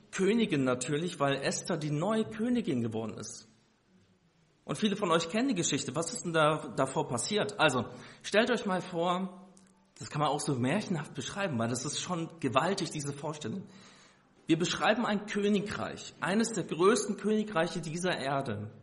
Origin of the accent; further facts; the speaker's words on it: Bavaria, Germany; now in Western Germany; ich komme ursprünglich aus Oberbayern, das heißt, Schnee ist für mich kein Fremdwort. Aber nachdem es mich hier in den Westen gezogen hat, ich bin der Liebe hinterhergezogen